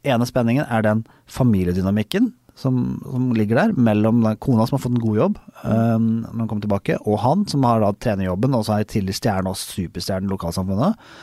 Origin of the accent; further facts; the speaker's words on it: Toten, Innlandet, Norway; Mens jeg er fra Lille, Lille Toten.